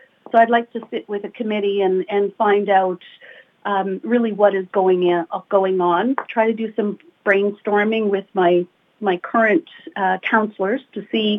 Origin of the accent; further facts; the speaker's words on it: Quebec, Canada; now in Bryson, Canada; I'm almost 3 years here. I grew up in, born and raised in Chartres, so I'm definitely a Pontiac girl, and in Bryson for about 3 years.